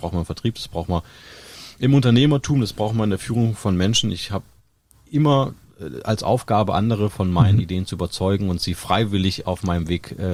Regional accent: Kassel, Hesse, Germany; now in Oldenburg, Germany; Hab dann meine Zelte in Kassel, wo ich herkomme, abgebrochen, bin nach Oldenburg gegangen

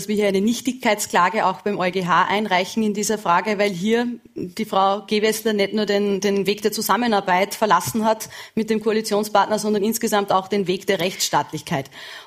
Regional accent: Upper Austria, Austria; born or raised there

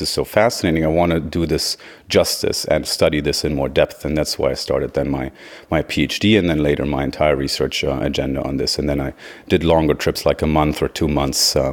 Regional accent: Göttingen, Lower Saxony, Germany; moved away as an adult; From Germany originally, from the area of Göttingen. And so, you know, I left Germany quite early in my adult life because I felt this is boring.

